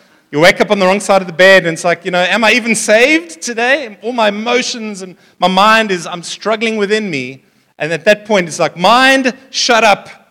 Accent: Seychelles; born there; I was born in the Seychelles.

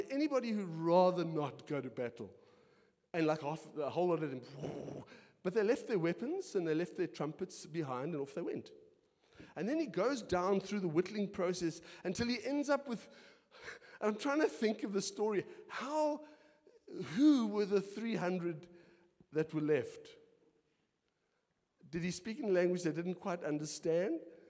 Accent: Milnerton, Western Cape, South Africa; I come from Milnerton, really Brew.

